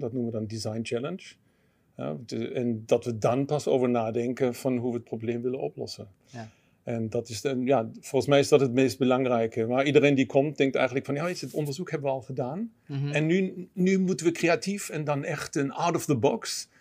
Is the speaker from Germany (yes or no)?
yes; southern Germany, Germany; now in Nijmegen, Netherlands; ben geboren en getogen in Duitsland, in Zuid-Duitsland. Sinds 20 jaar, nee, meer dan 20 jaar in Nederland, woon in Nijmegen.